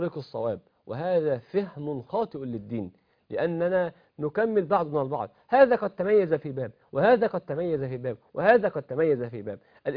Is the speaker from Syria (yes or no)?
no; Egypt; في بلدنا مصر